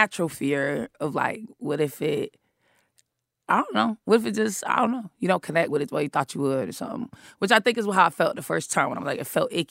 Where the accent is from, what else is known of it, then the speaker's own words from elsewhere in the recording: Boston, Massachusetts, United States; I'm from Boston.